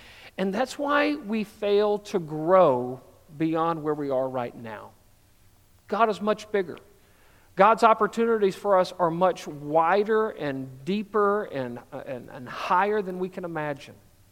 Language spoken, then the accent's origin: English; Texas, United States; You know, growing up in Texas and then other places in the country, everything was big.